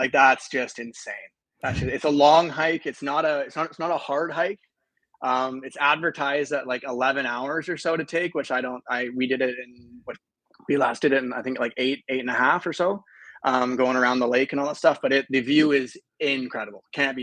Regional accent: Victoria, British Columbia, Canada; I'm 26. I am born and raised in Victoria on Vancouver Island.

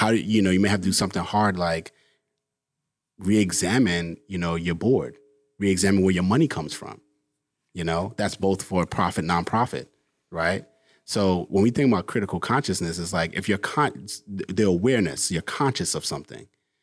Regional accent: New York City, New York, United States; we're two kids from New York City

